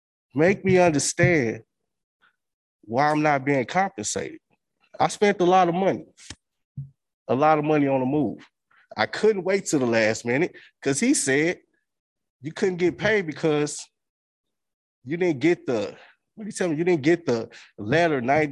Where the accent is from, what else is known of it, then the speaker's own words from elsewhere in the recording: University City, Missouri, United States; What I'm from University City, grew up in University City, went to University City and graduated, put a business in University City. I had to move because of the progress.